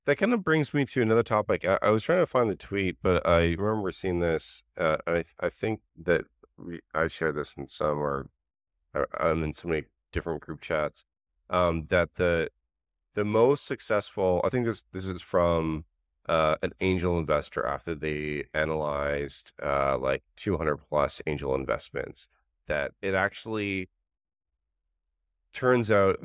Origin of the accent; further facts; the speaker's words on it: Vancouver, British Columbia, Canada; moved away; I'm from Vancouver, huge fan when I was there.